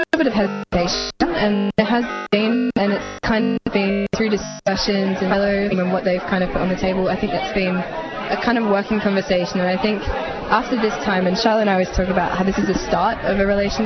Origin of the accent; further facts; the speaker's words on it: Sydney, New South Wales, Australia; I'm from Sydney, so I actually played soccer for about 12 years.